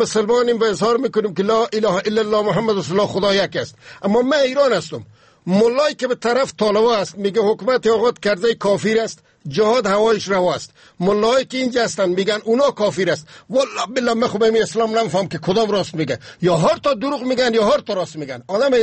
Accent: Afghanistan; ما افغان هستیم، مسلمان هستیم، یک ملت هستیم

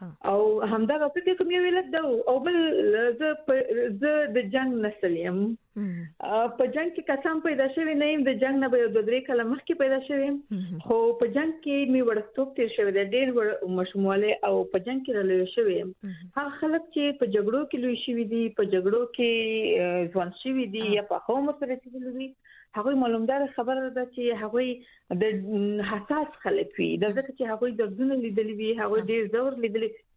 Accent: Laghman, Afghanistan; also born or lived in Nangarhar; زه په افغانستان کې زه د لغمان ولایت یم، خو پیدا شوې په ننګرهار کې یم. خو زه افغان یم، ماته مهمه ده چې افغان یم.

